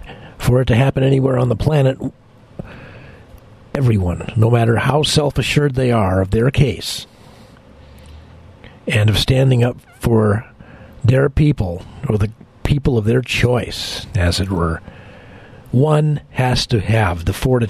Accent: California, United States; the fact that I was born in San Francisco and grew up here in California.

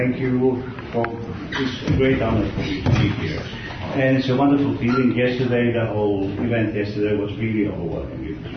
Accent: Serbia; born there; English is a second language; I'm anarchist from the Balkans, from a place that is now called Serbia. I'm basically stateless because I was born in a place called Socialist Yugoslavia, which doesn't exist anymore. So I define myself usually as a Yugoslav. Yugoslav from Serbia

